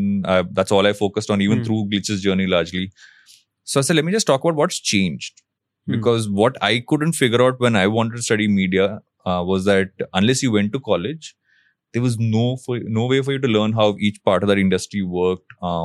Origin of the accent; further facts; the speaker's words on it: India; first language Telugu; English is a second language; I think Telugu might be more natural to me than Hindi will be, because it's my mother tongue.